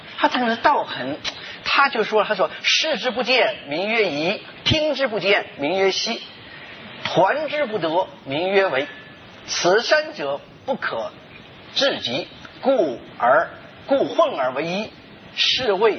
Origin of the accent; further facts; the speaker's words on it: China; 我们中国人从小就非常敬畏神啊，不要认为上帝是一个外来语或者舶来语。